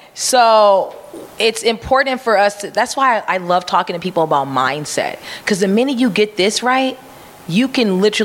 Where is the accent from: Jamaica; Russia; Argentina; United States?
Jamaica; I'm Jamaican.